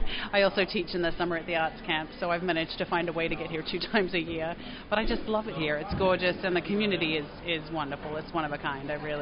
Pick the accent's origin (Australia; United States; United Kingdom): Australia; Canberra, Australian Capital Territory; I am most definitely not from Louisville. I'm from Canberra, Australia.